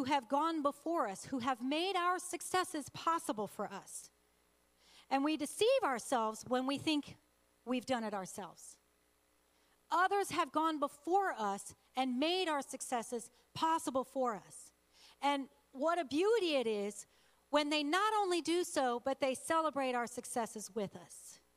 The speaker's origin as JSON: {"language": "English", "town": "Dallas", "region": "Texas", "country": "United States", "tie": "born or raised there", "said": "I grew up in Texas, the first 5 years of my life. Texas is a dry, hot place where we lived. I was born in Dallas, hence the Dallas Cowboys."}